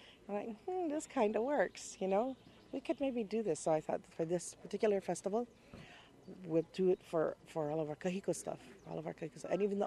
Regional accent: Hawaii, United States; And that made me think about the fact that no matter where we go, we are Hawaiian.

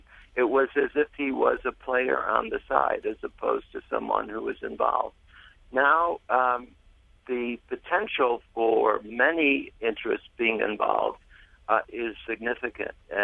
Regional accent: Syracuse, New York, United States; And I grew up in Syracuse when we'd walk downtown, and there were a half dozen theaters, and there were beautiful shopping stores and so on.

